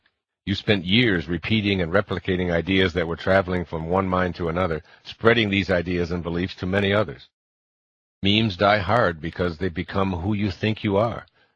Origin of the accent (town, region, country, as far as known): Midwest, United States; born or raised there